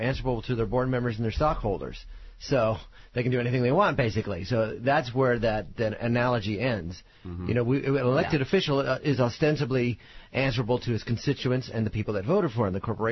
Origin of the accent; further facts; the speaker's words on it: San Francisco, California, United States; I am from San Francisco.